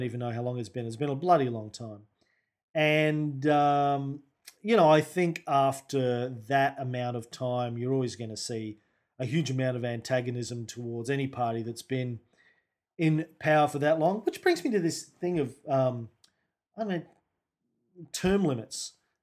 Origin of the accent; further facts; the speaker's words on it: England, United Kingdom; but, you know, we're English, we're well-liked, we're well-respected, generally speaking, all around the world.